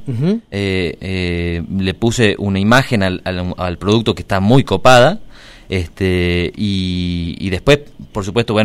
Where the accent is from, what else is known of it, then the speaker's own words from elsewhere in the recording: Coronel Moldes, Salta, Argentina; nosotros somos, además de Salta, somos del pueblo de Coronel Moldes, en Salta, que es donde está el dique Cabra Corral.